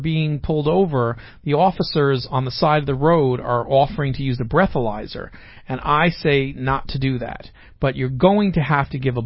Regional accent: East Coast, United States; I grew up on the East Coast, and we had implied consent in, like, New Jersey and New York and so forth.

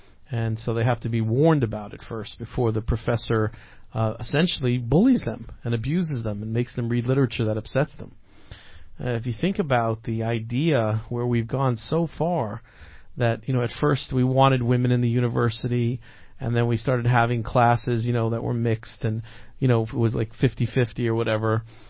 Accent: New York, United States; that happened to me a couple of times growing up on Long Island.

